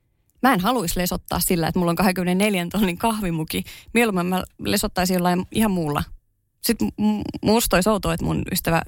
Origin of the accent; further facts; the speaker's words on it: Ostrobothnia, Finland; Mä mikä on tavallaan hassua, koska mä olen kotoisin Pohjanmaalta.